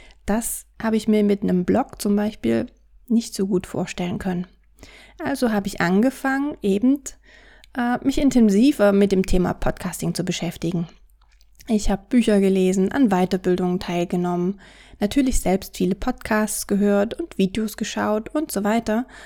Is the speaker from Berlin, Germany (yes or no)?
no; Saxony, Germany; accent: Saxon dialect; wie du es bestimmt schon an meinem Dialekt etwas heraushören wirst, richtig, ich komme aus Sachsen, genauer gesagt aus der Nähe von Dresden.